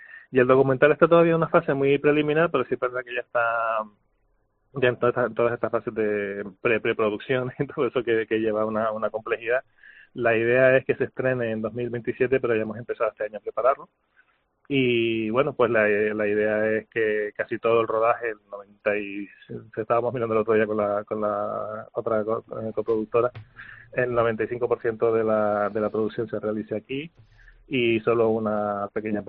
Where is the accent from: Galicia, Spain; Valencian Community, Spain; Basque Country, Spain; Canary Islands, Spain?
Canary Islands, Spain; Lo somos todos los canarios y a celebrarlo juntos.